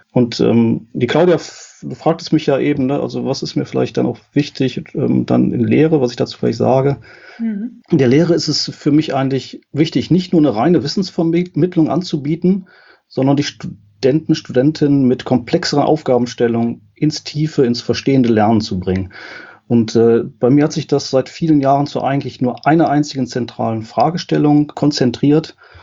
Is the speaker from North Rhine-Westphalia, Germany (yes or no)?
yes; Düsseldorf, North Rhine-Westphalia, Germany; Und ich bin ursprünglich aus Düsseldorf und habe Erlaubnis, in Köln arbeiten zu dürfen. Bin in Aachen ausgebildet worden, akademisch.